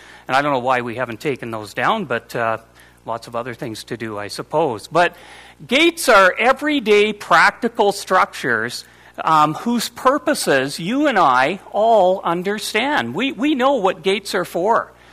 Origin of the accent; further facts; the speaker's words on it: Brandon, Manitoba, Canada; I grew up in Brandon, Manitoba, 921 7th Street